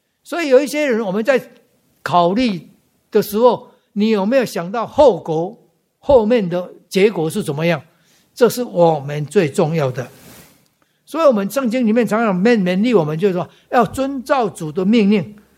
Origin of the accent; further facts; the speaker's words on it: Taiwan; 我已经信到麻痹了，我们台湾话我信到麻痹了